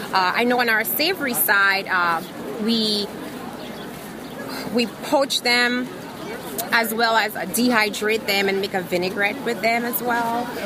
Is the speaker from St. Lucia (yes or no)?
yes; St. Lucia; I am originally from the beautiful island of St. Lucia.